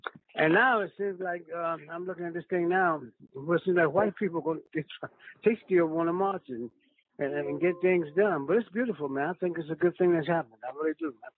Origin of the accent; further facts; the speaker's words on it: Akron, Ohio, United States; Well, listen, brother, in my hometown of Akron, Ohio, back in 1957, we had a little riot for the same thing.